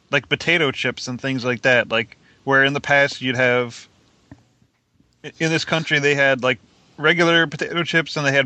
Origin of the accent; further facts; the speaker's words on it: Canada; When I grew up in Canada, and in Canada they always had different types of chips.